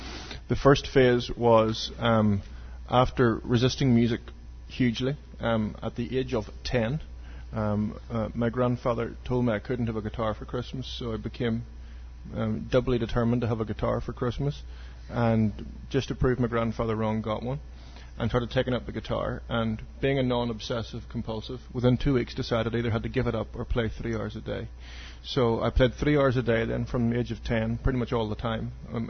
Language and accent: English; Ireland; moved away as an adult; also born or lived in England; I, like a mug, was put forward, being Irish, thinking I could convert an English university in the first term